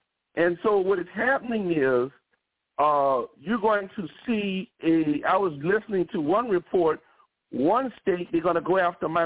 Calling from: New Orleans, Louisiana, United States; Yes, I'm calling from New Orleans, and I'm enjoying so far.

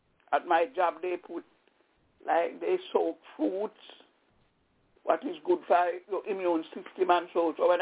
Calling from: Albany, New York, United States; I'm calling from Albany in New York.

